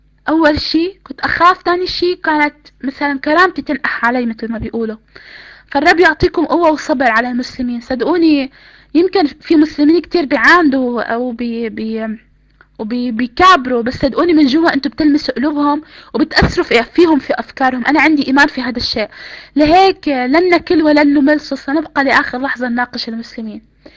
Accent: Palestine; خاصة اني انا يعني فلسطينية، وكنت متعصبة للقضية وهيك

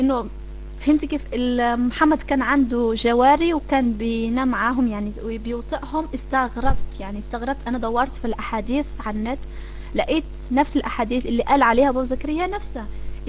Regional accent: Morocco; انا مغربية

